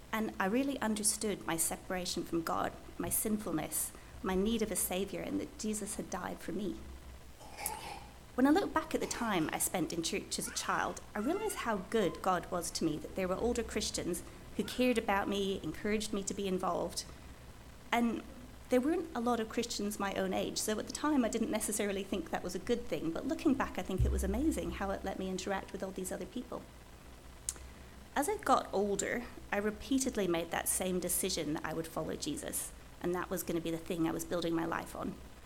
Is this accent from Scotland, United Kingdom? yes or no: yes; Dingwall, Scotland, United Kingdom; also born or lived in Shetland Islands; So most of my growing up years were in Dingwall, a town just north of Inverness in the Highlands.